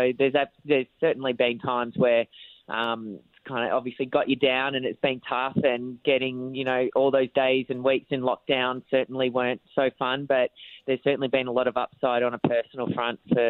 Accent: Australia; But as an Australian coming back and doing quarantine, every time we return home

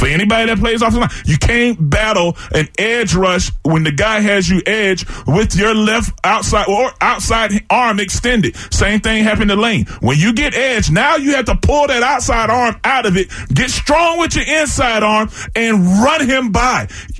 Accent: Florida, United States; And back in my back where I'm from, you know, I'm from, everybody know I'm from Florida, you know, and it's a lot of wild stuff that happens down there.

